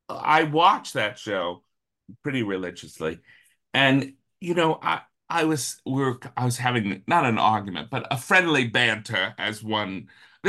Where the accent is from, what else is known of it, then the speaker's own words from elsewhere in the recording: Wilkes-Barre, Pennsylvania, United States; He grew up in Scranton, I grew up in Wilkes-Barre.